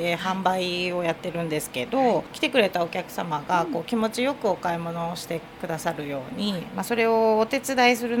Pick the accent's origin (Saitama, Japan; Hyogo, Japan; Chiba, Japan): Saitama, Japan; now in Fujisawa, Japan; 私は逆に地元埼玉県で、こちらには2004年から藤沢市民になったんですけど